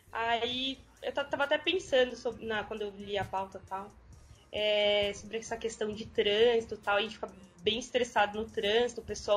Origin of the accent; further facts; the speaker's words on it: Marília, São Paulo, Brazil; born there; Sim, eu nasci em Marília e tô aqui há 3 anos.